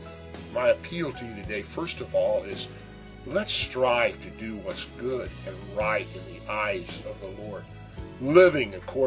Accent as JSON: {"language": "English", "country": "United States", "said": "As an American, I ask, where is my country is heading?"}